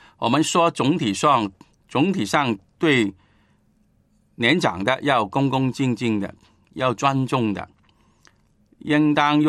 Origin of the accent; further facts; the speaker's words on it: China; 我们中国人